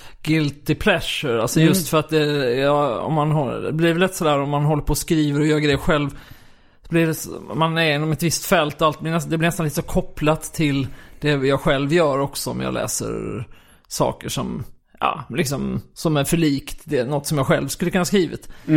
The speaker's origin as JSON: {"language": "Swedish", "town": "Kristianstad", "region": "Skåne", "country": "Sweden", "tie": "born or raised there", "said": "Jag är uppvuxen i Kristianstad då."}